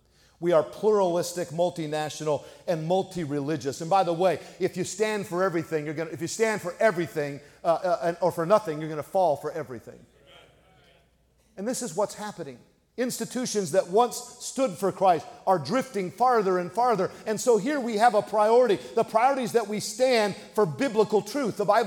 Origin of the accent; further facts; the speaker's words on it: California, United States; I'm from California. We have no groups like yours really in California, none.